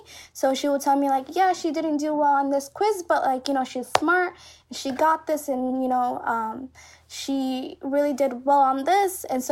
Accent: Somalia; now in United States; I'm not American, I'm Somali.

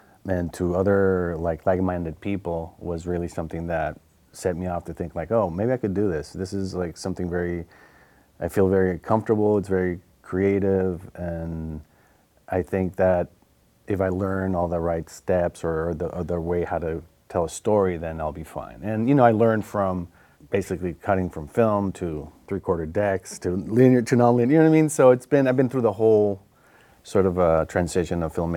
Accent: Tijuana, Baja California, Mexico; I'm growing up in Tijuana and coming to the film festival at a young age

